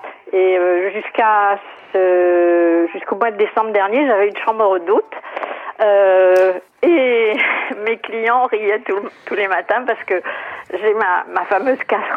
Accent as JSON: {"language": "French", "region": "Istanbul", "country": "Turkey", "tie": "born or raised there", "said": "Voilà, j'ai grandi à Istanbul."}